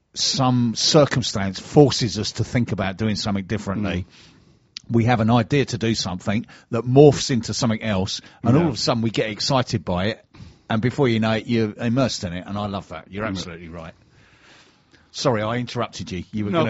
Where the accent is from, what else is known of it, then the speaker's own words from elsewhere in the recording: London, United Kingdom; because I'm a Cockney and you're definitely not.